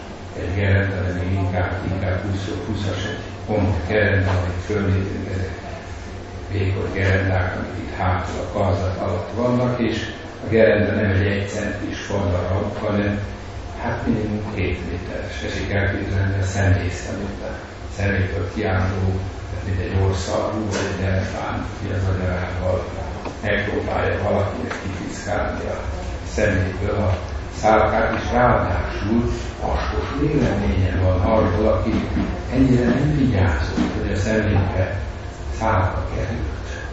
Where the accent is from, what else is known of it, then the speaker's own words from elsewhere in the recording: Hungary; És mi is magyarok vagyunk.